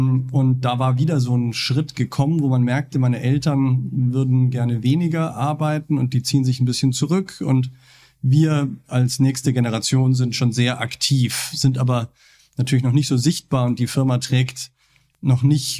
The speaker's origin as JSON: {"language": "German", "town": "Munich", "region": "Bavaria", "country": "Germany", "tie": "born or raised there", "said": "Ich bin in München geboren, bin auch hier aufgewachsen, war dann hier auf dem Gymnasium"}